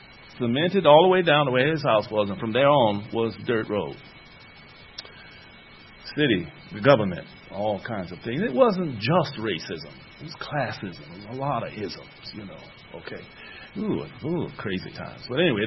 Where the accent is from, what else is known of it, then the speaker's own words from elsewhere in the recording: Georgia, United States; I was born here in Georgia.